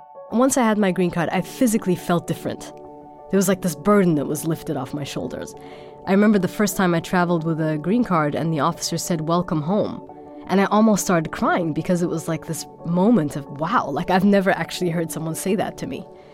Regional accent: Germany; Growing up in Germany in the late 1980s, early 90s

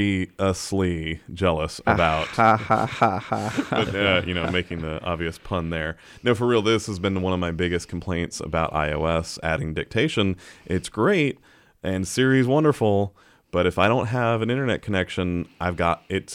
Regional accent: Jacksonville, Florida, United States; because we're from Jacksonville

